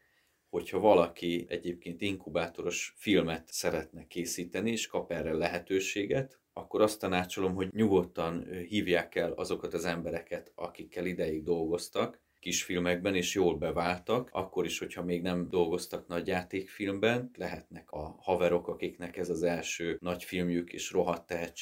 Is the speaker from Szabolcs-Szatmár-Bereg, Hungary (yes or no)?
yes; Nyíregyháza, Szabolcs-Szatmár-Bereg, Hungary; moved away as an adult; now in Budapest, Hungary; Nyíregyházán érettségiztem, érettségi után azonnal felköltöztem Budapestre.